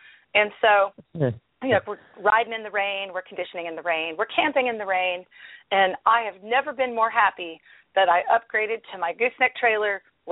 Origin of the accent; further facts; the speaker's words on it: Arlington, Texas, United States; from Arlington, Texas.